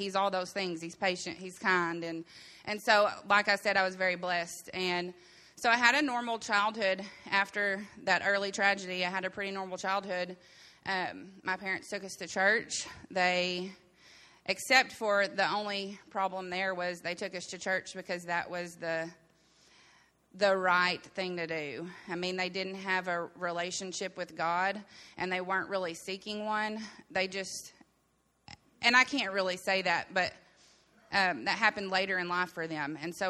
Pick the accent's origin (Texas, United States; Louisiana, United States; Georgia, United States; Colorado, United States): Louisiana, United States; born there; I was born in Louisiana.